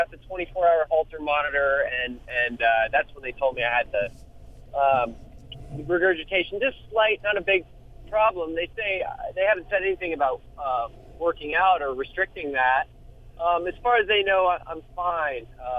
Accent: California, United States; I'm from California. I was kind of raised on it.

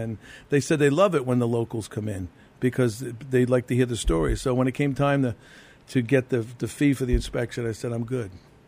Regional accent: Sag Harbor, New York, United States; I grew up on High Street, yeah, close to the village, yes.

